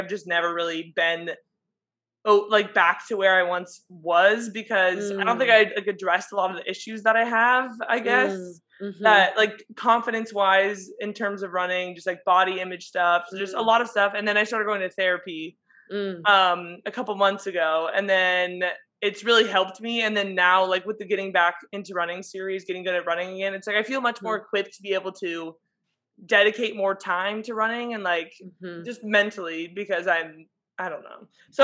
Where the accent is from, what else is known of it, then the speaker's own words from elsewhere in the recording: San Diego, California, United States; Yeah, I'm from San Diego.